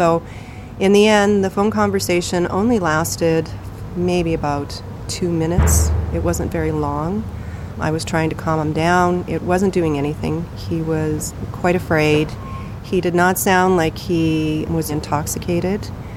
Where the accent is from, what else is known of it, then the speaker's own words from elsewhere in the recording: Fort Churchill, Manitoba, Canada; So we grew up in Fort Churchill. And then from there, worked for the government in northern Manitoba